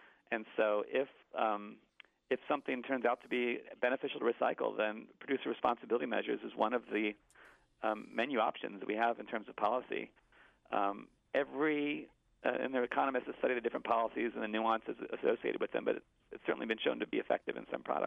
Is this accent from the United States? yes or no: yes; Pennsylvania, United States; I think the glass that's collected in my hometown in Pennsylvania gets shipped to West Virginia for processing.